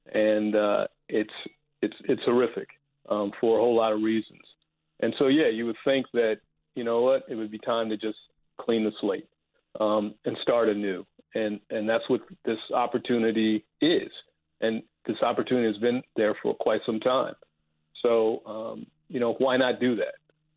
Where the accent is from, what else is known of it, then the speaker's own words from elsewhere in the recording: Washington, District of Columbia, United States; You know, I grew up, I'm born and bred in Washington, D.C., in a family that had season tickets.